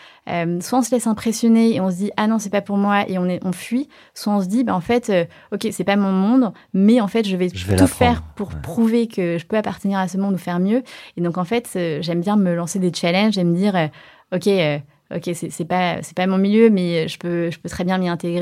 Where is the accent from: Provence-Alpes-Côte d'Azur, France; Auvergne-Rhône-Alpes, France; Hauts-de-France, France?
Auvergne-Rhône-Alpes, France; Saint-Étienne; also born or lived in China; Alors moi, je suis née en Chine, dans une petite ville de quelques millions d'habitants qui s'appelle Chenzhou.